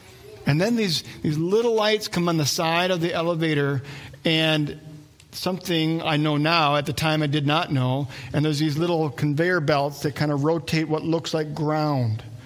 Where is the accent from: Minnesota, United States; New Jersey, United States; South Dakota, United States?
Minnesota, United States; Wadena; I grew up in Wadena. It's about an hour away from here.